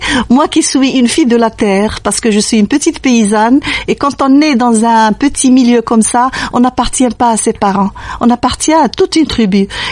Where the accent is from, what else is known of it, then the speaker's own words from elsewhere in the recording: Algeria; je suis algérienne, je viens d'une région de Guelma